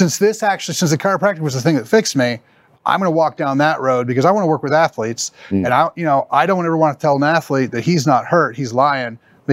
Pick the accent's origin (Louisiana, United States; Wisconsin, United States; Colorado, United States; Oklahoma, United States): Oklahoma, United States; So I grew up in Oklahoma.